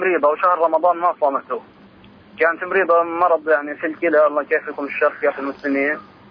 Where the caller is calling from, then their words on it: Jenin, West Bank, Palestine